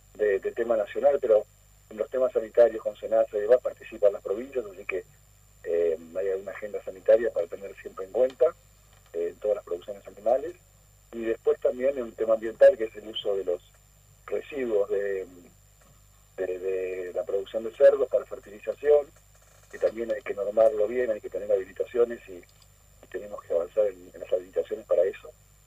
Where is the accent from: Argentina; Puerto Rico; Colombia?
Argentina; Buenos Aires; moved away as an adult; now in La Paz, Bolivia; Yo soy oriundo de Buenos Aires, pero hace ya 37 años, que 38 años ya que vivo en La Paz.